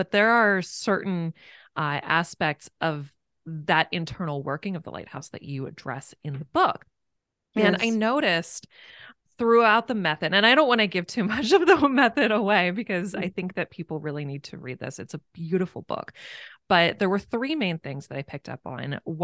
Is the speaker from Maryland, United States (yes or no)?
yes; Maryland, United States; I grew up in Maryland, right? So boating and sailing and maritime history has always been a part of my life.